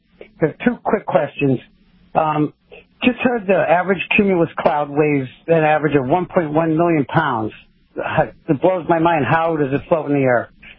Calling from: Wilkes-Barre, Pennsylvania, United States; I'm calling from Wilkes-Barre, Pennsylvania.

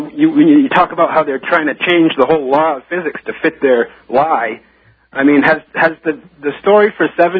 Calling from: Maine, United States

